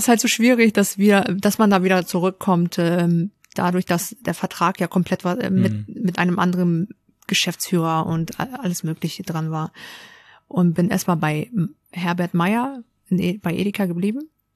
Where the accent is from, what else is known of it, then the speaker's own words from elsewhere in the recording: Hamburg, Germany; Und auch hier aufgewachsen, bin auch hier zur Schule gegangen. Ja, genau. Habe hier auch meine Ausbildung gemacht in Hamburg.